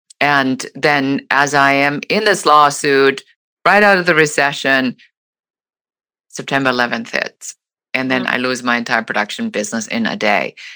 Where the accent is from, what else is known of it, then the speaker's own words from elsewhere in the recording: Germany; Originally, I'm from Germany